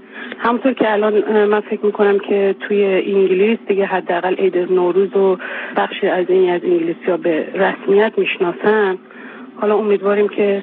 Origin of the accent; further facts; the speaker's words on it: Iran; moved away; من خودم فکر میکنم به عنوان یه ایرانی که توی غربت زندگی میکنیم